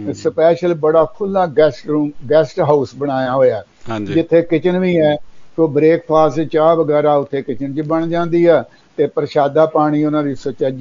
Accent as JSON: {"language": "Punjabi", "town": "Amritsar", "region": "Punjab", "country": "India", "tie": "born or raised there", "said": "ਤੇ ਉਹ ਅੰਮ੍ਰਿਤਸਰ ਸਾਡਾ ਸ਼ਹਿਰ ਆ, ਗੁਰੂ ਕੀ ਨਗਰੀ ਆ, ਗੁਰੂ ਰਾਮਦਾਸ ਸਾਹਿਬ ਨੇ ਵਸਾਇਆ ਹੋਇਆ, ਪਰ ਰਹਿੰਦੇ ਤਾਂ ਅਸੀਂ ਆ ਨਾ ਉੱਥੇ।"}